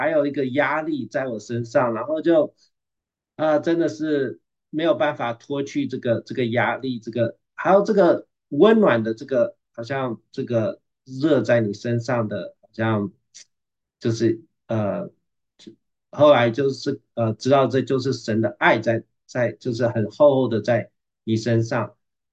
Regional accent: Taiwan; 因为从小在一个台湾的是佛教的国家

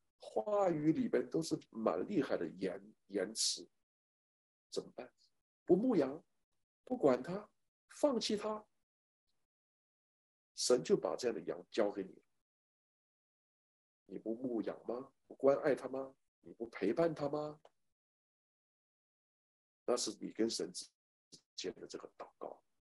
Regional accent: China; 当然我们大陆人也 本身 也有很多原因了

